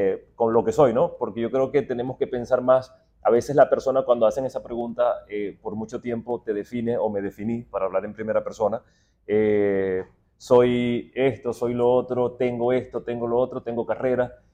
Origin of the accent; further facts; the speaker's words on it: Venezuela; moved away; somos sencillamente venezolanos que han experimentado en otros lugares del mundo, pero que nuestra tierra sigue siendo como nuestra madre.